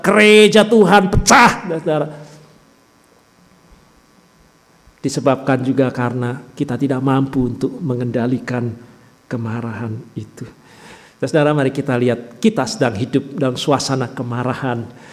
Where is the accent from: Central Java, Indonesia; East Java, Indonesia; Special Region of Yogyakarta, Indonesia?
Central Java, Indonesia; Pati; Saya masa kecil tinggal di kota Pati, kota kecil